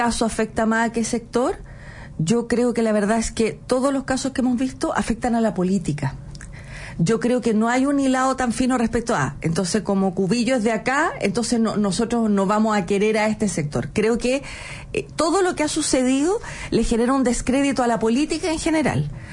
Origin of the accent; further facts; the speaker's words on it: Chanco, Maule, Chile; yo soy de Chanco, que queda a 8 kilómetros